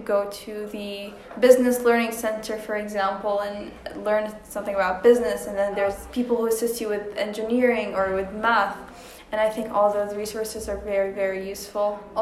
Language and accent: English; United Arab Emirates; it's very nice to just have that like global experience all in my home country